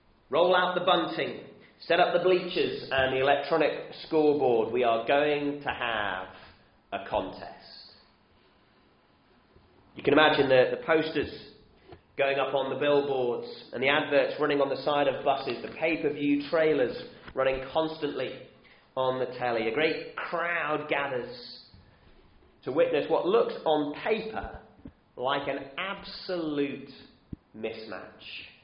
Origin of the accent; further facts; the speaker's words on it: England, United Kingdom; But I'll make a confession to you as an English football supporter.